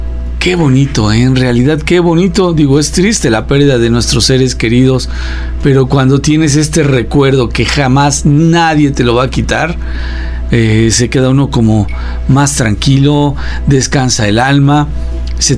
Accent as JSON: {"language": "Spanish", "town": "Tehuacán", "region": "Puebla", "country": "Mexico", "said": "me tenía que ir a estudiar al norte del estado de Puebla. Soy de Tehuacán"}